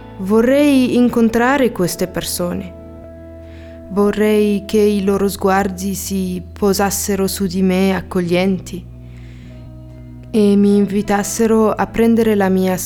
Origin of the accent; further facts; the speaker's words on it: Alexandria, Alexandria Governorate, Egypt; also born or lived in Marseille; now in Bergamo, Italy; Abito a Bergamo da soli 3 mesi. Sono arrivata dopo aver vissuto 3 anni a Marsiglia, ma sono originaria d'Alessandria ad Egitto. Sono una straniera in una nuova città.